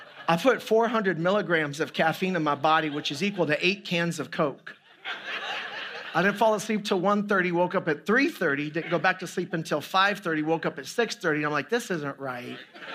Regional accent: Boston, Massachusetts, United States; As was said earlier, I'm from the South Metro area of Boston.

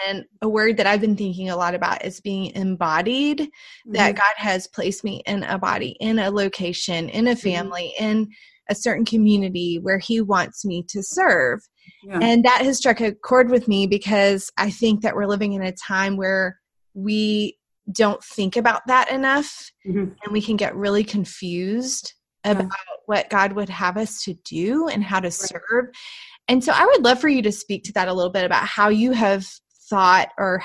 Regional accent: Tyler, Texas, United States; I grew up in East Texas, Tyler.

